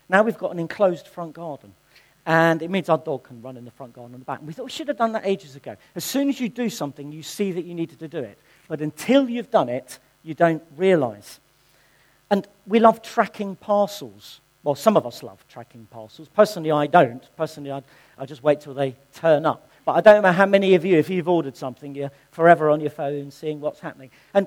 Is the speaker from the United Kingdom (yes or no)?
yes; Chichester, South East England, United Kingdom; I was born in Chichester. I went to the old Bognor school.